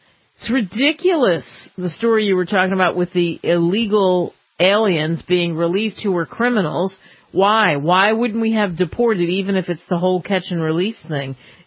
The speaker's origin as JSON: {"language": "English", "region": "Pennsylvania", "country": "United States", "tie": "born or raised there", "said": "I grew up in outside of Philadelphia and rooted for the Phillies."}